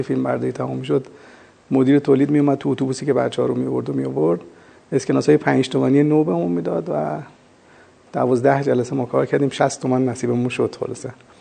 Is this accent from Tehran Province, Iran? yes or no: yes; Tehran, Tehran Province, Iran; من متولد سوم دی ماه 1342 در تهران در منطقه ده تهران. اون مقداری که شنیدم محل تولدم با اونجایی که دوره جوانی رو گذروندم خیلی نباید فاصله داشته باشه. خیابون کارون ظاهرا محل تولد من بوده.